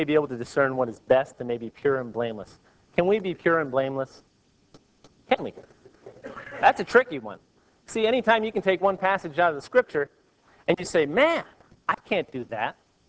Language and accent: English; New York, United States; I'm from New York, so I never trusted anybody anyhow.